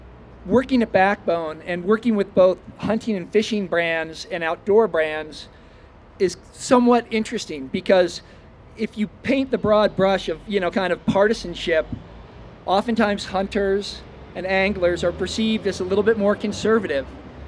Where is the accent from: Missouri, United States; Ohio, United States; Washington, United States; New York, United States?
Missouri, United States; moved away as an adult; also born or lived in East Coast / Colorado; I grew up in Missouri hunting and fishing, spent about 10 years on the East Coast, worked in finance for a little bit, and then moved out to Colorado in 1989